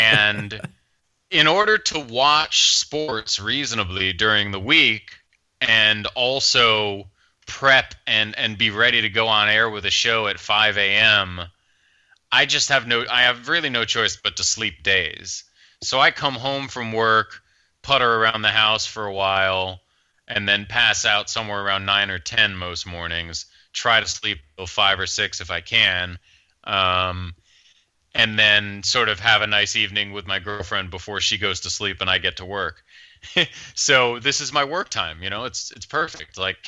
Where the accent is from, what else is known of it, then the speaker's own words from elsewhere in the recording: Evanston, Illinois, United States; also born or lived in Boston area; Well, technically, I was born in the Boston area, raised in Chicagoland, Evanston, which is home of the Fighting Northwestern Wildcats and the first suburb to the north of Chicago.